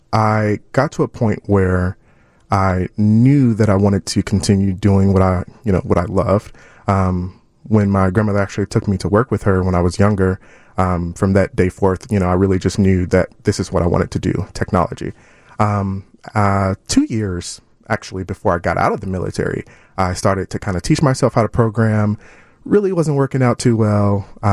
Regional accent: Chicago, California, United States; moved away as an adult; Yes, I am. I'm born and raised in Chicago. I actually moved to California for like 6 years, but originally from here.

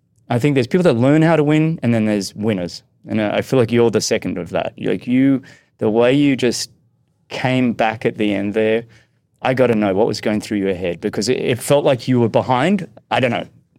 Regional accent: Australia; now in United States; I'm an Australian, right? So I hate saying that, but I'm also an American, so I'm allowed to say.

